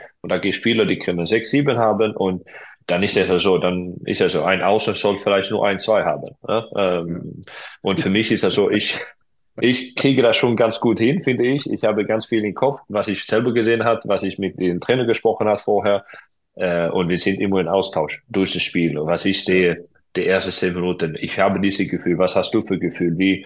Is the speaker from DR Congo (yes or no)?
no; Sweden; Also ich als Schwede